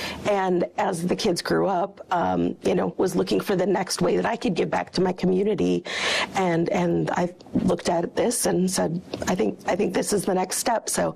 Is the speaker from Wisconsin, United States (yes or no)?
yes; Eau Claire, Wisconsin, United States; Born and raised in Eau Claire, proud graduate of Memorial High School and Eau Claire Public Schools.